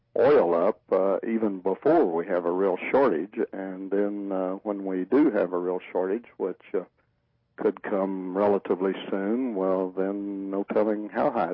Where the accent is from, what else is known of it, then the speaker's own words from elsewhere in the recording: Texas, United States; I grew up in West Texas in the oil fields of the Permian Basin.